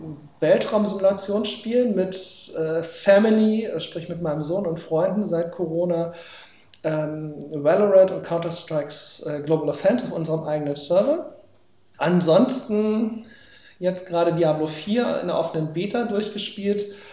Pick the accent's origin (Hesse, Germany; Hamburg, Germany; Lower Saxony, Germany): Lower Saxony, Germany; ich komme aus dem Landkreis Peine, arbeite also in Braunschweig